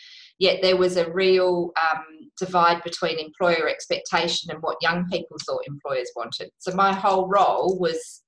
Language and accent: English; Perth, Western Australia, Australia; I grew up in Perth and got married in Perth, and then moved to Kalgoorlie with my now ex-husband.